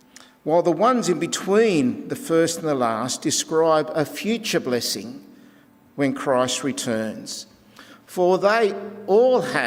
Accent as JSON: {"language": "English", "country": "Australia", "said": "they knew that because I was from Australia"}